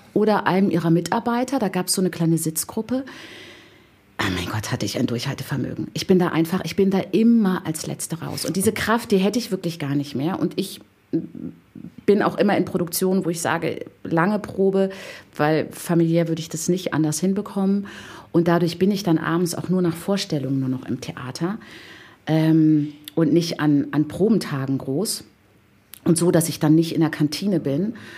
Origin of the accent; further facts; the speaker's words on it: Cologne, North Rhine-Westphalia, Germany; Ich kam eben von Hannover von der Schule und bin ja aus Köln, aus dem Westen sozusagen